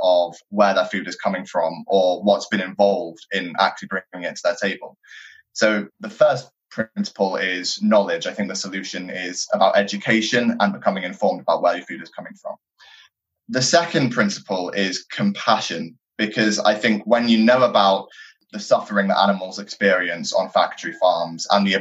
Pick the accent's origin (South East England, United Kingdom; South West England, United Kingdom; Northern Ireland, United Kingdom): South East England, United Kingdom; also born or lived in Australia / North Wales; now in Cambridge, United Kingdom; So I come originally from Kent in the southeast of England. When I grew up, I lived in various places, including Australia and North Wales.